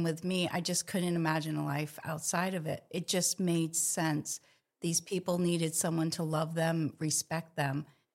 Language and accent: English; Maine, United States; Well, I grew up in Maine taking care of my great-grandmother who had dementia.